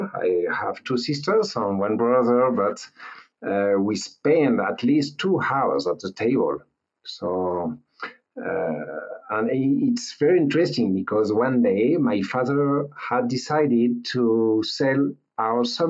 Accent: Normandy, France; English is a second language; also born or lived in Paris; Well, I'm from France. I born in Paris, but I grew up in Normandy.

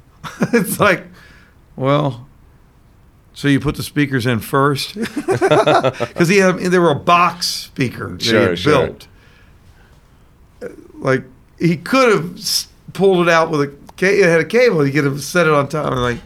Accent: Ohio, United States; moved away as an adult; also born or lived in Kentucky; now in California, United States; I used to say I was born in Kentucky, raised in Ohio, but grew up in California.

